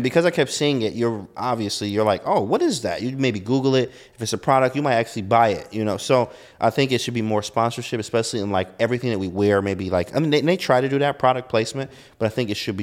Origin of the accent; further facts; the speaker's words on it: Michigan, United States; You know, I'm from Michigan. So 4, 5, 6 inches, I'm out there knocking on doors.